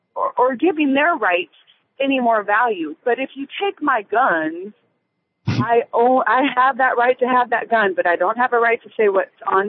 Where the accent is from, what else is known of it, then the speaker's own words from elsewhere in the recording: Nebraska, United States; now in Pierre, United States; I am in a unique situation where I'm actually born and raised in Nebraska, and for the last 8 years have lived in South Dakota.